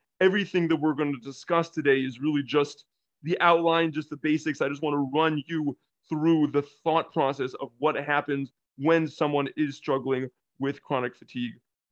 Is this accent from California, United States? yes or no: yes; San Diego, California, United States; I grew up in San Diego.